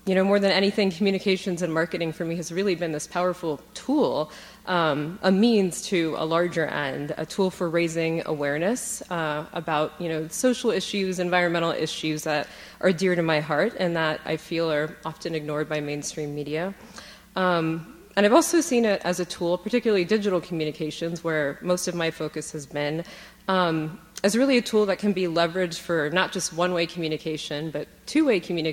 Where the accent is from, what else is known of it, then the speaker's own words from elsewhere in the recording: Germany; moved away as an adult; now in United States; I spent the first 18 years of my life growing up in Germany, where my dad was stationed with the US military and where my mom was from, and raised in the Catholic tradition.